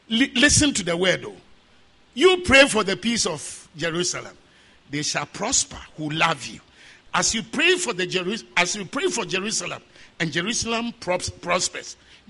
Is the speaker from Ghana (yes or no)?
yes; Ghana; I'm coming from Ghana. Things are not well.